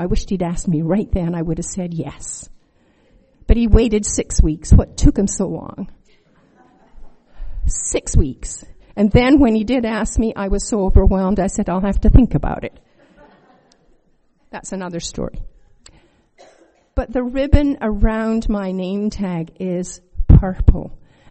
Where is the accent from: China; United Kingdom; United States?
United Kingdom; Scotland; I'm also wearing tartan because I'm Scottish. I'm a Scottish royal daughter of the king.